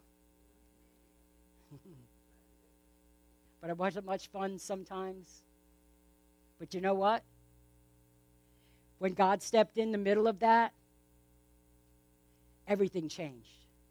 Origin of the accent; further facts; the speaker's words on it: East Providence, Rhode Island, United States; born there; I don't know why I was born in East Providence, Rhode Island.